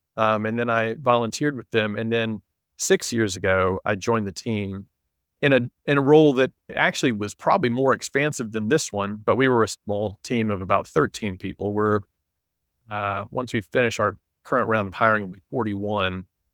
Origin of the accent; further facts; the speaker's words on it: Charlotte, North Carolina, United States; I grew up in Charlotte. And so our family decided, well, if we're going to start over in life, new career, then let's start over where we have some roots.